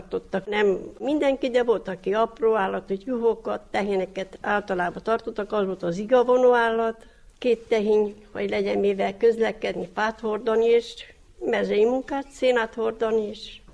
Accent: Hungary; Itt a faluba, itt születtem én is, szüleink is, itt idenősültek fiaim, én is, társam ide való volt.

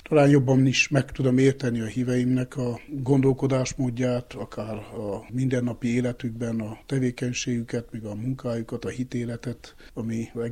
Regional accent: Moldavia, Romania; Moldvai származású vagyok, és Kalagor 100 kilométerre van innen.

